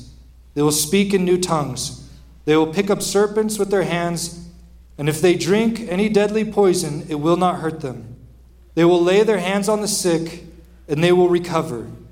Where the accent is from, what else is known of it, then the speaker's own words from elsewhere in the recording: Oregon, United States; also born or lived in California; I grew up in Oregon. I only went to California for college and worked there for a little bit. Then I moved here in 2019, okay? So I'm not from California.